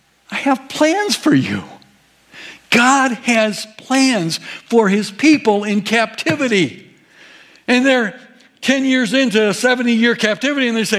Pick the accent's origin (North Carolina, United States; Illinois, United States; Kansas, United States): Illinois, United States; We were either going to Mississippi or we were going to Colorado, those two places. And we grew up in Illinois.